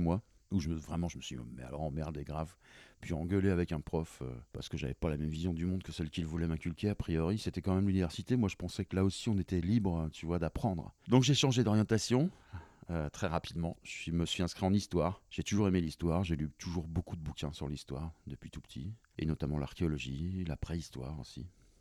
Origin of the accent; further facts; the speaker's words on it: Normandy, France; Je suis né en Normandie, en pleine campagne, au milieu des vaches, dans un tout petit village, où il y avait justement encore des vaches qui passaient dans la rue tous les soirs et tous les matins pour aller à la prairie.